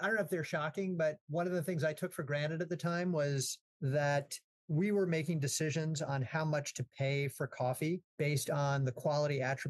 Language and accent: English; Boston, Massachusetts, United States; I grew up in Boston, and I did not have any farming background other than, you know, grandparents who were living on a farm